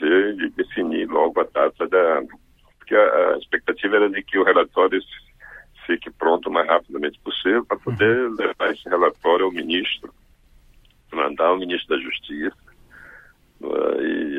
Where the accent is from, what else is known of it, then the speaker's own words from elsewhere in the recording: Amazon, Brazil; Eu sou da Amazônia, nós estamos extremamente preocupados com a situação no sul do Amazonas